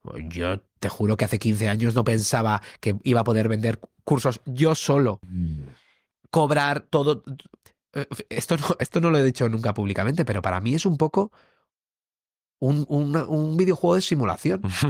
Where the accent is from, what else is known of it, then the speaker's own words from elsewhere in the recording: Logroño, La Rioja, Spain; born there; yo nací en Logroño